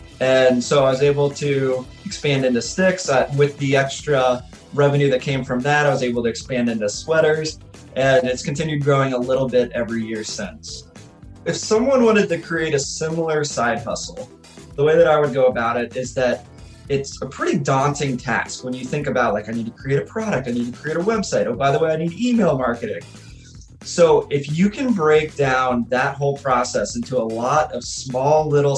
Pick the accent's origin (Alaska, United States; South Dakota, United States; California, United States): Alaska, United States; And being a hockey player growing up and growing up in Alaska, I was always interested in the concept of warmer hockey gear for playing outside.